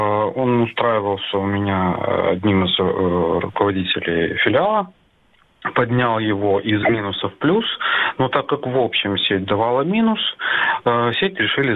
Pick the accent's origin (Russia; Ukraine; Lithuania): Ukraine; Simferopol, Crimea; Здравствуйте, я из Симферополя.